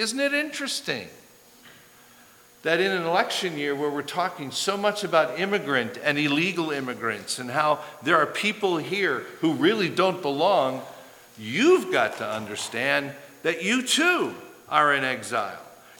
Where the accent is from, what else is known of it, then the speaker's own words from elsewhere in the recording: Wisconsin, United States; moved away as an adult; I grew up in Wisconsin, and then I went to Ohio for college, and I talked funny to people around me.